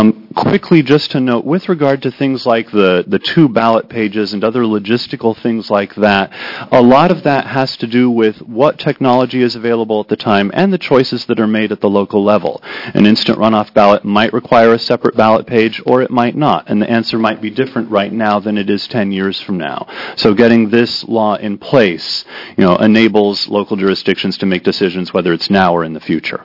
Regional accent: Portland, United States; I'm from Portland.

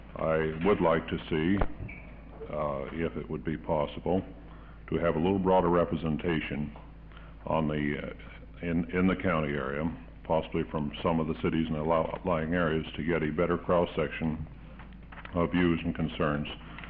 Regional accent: Wilsonville, Oregon, United States; from Wilsonville, Oregon

